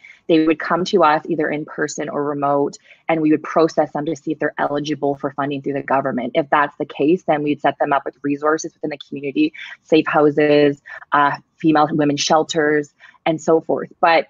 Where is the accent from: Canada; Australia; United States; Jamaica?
Canada; I'm Canadian.